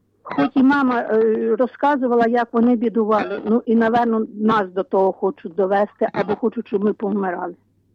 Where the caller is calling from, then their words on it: Vinnytsia Oblast, Ukraine; Слава Ісусу Христу, я з Вінниччини.